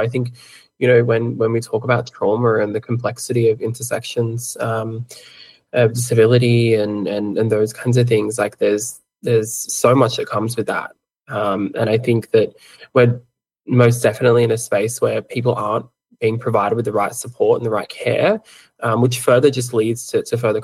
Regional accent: Hawkesbury, New South Wales, Australia; So I actually grew up on Dara Country in foster care, which was a fun time, and later stages in foster care with my grandparents. So that's out in the Hawkesbury of Western Sydney.

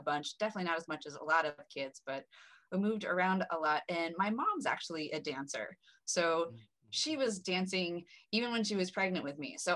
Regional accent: Nebraska, United States; born there; I was born in Nebraska on a military base. My dad was Air Force. Mm-hmm. So grew up a military brat.

